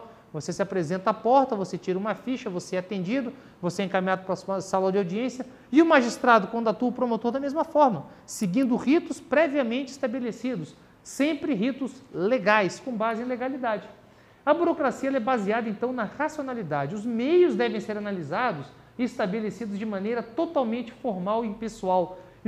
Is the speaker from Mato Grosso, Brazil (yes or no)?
no; Florianópolis, Santa Catarina, Brazil; also born or lived in Viçosa; Eu sou de Florianópolis